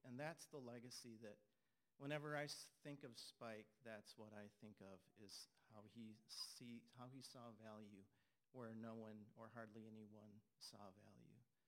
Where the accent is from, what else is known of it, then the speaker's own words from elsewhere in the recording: Mount Carroll, Illinois, United States; I'm from Mount Carroll.